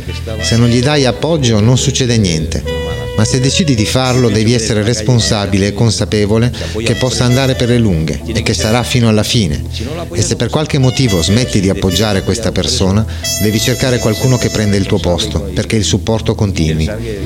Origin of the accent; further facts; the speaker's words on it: Vic, Catalonia, Spain; tornai al mio paese d'origine, a Vic, un paese di 70.000 abitanti, dove tutti conoscevano la storia mia e del mio gruppo